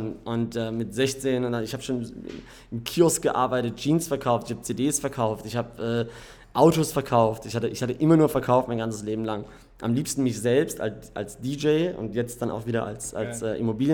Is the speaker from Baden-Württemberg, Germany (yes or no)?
yes; Karlsruhe, Baden-Württemberg, Germany; now in Dubai, United Arab Emirates; Karlsruhe.